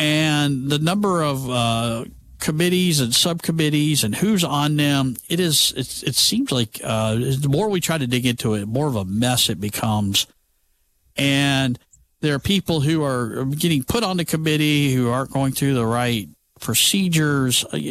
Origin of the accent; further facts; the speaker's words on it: Michigan, United States; Terry, I was born and raised in Michigan.